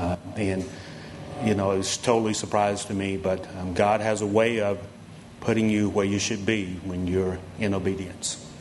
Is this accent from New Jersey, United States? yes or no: no; Rocky Mount, North Carolina, United States; Growing up in Rocky Mount, in the projects, in the Armstrong Project, little black boy with no future.